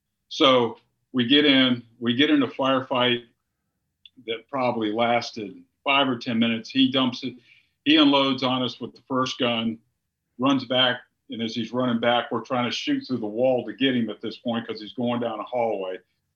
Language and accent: English; North Carolina, United States; born there; also born or lived in South Florida; Let me go back to my home state of North Carolina where I was born. My family, born here, family moved down there in the 50s, and my dad became a police officer, so I come from a law enforcement family.